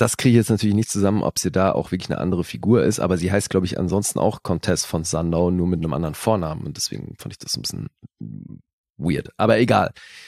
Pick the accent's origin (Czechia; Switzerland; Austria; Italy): Switzerland; born there; für mich als gebürtiger Schweizer natürlich auch eins der Schweizer Aushängeschilder.